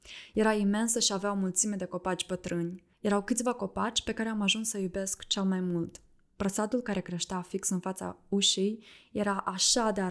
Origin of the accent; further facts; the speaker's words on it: Cimișlia, Cimișlia District, Moldova; also born or lived in Hîncești, Moldova; Am crescut în Cimișlia, un oraș mic la 70 de kilometri de Chișinău. De fapt, am schimbat mai multe case și ne-am tot mutat de la Cimișlia la Hâncești și înapoi.